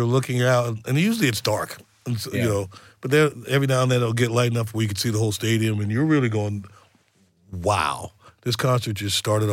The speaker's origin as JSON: {"language": "English", "country": "United States", "said": "I'm the American artist coming over here now to try to impress some people."}